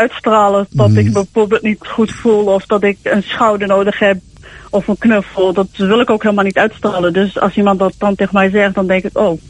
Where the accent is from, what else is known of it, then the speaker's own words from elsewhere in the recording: Groningen, Netherlands; ik ben oorspronkelijk uit Groningen.